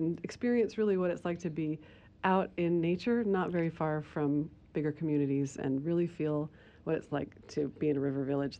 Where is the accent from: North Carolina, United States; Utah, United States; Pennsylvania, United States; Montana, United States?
North Carolina, United States; Chapel Hill; But it's just a beautiful space, and I grew up in Chapel Hill. It's so close to Chapel Hill.